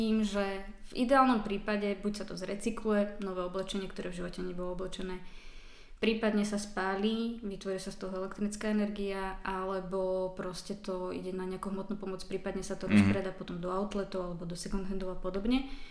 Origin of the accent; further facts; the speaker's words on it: Žilina Region, Slovakia; Ja som z Kysuc, áno. Neospravedlňujem sa. Je to pekný kraj. Sice dá sa povedať, že tvrdý.